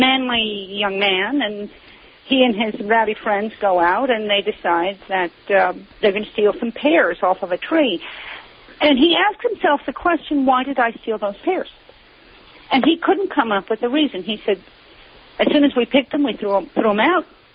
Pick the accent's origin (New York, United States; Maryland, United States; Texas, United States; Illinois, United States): New York, United States; New York City; well, you know, if you are a New Yorker, and I'm a New Yorker, when you walk down the street